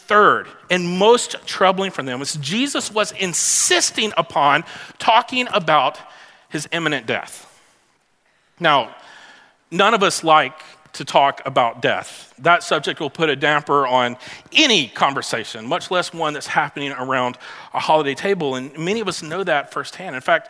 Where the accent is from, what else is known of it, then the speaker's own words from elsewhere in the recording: Mississippi, United States; I'm from Mississippi. Who needs a sled in Mississippi?